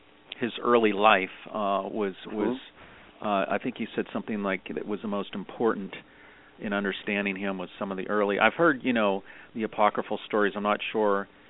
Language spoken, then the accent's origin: English; Pennsylvania, United States; Yeah, you're from Ohio. I'm from Pennsylvania.